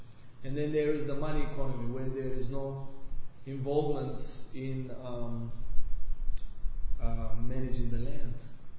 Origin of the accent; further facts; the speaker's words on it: Bulgaria; English is a second language; In the past, I observed in my own country, I come from Europe, from Bulgaria, very humble, simple country, people are very poor there.